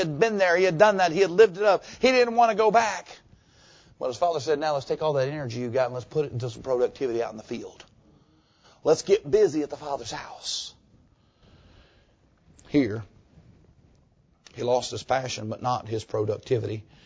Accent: Arkansas, United States; It's okay. I'm from Arkansas. I can make fun of people from Arkansas. I are one.

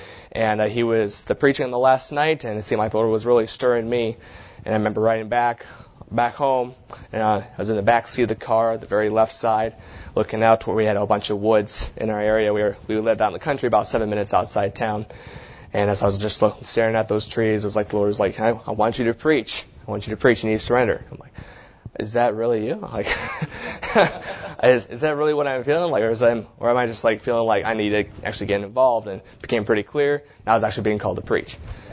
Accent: Mount Pleasant, Michigan, United States; I was born in Michigan, and Mount Pleasant, Michigan is about, if you know this, the shape of Michigan is like kind of like a hand. It's kind of right about there, and I grew up about there in Michigan for about 15 years.

